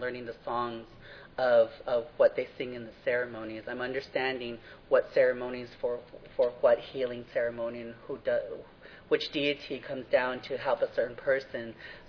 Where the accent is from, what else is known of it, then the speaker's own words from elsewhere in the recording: United States; first language Navajo; English is a second language; With assimilation and acculturation, I had steered away from my native culture, from my native language. Didn't want to be a part of traditional values and concepts because of being teased. I remember in mid-school where kids were being teased because they talked Navajo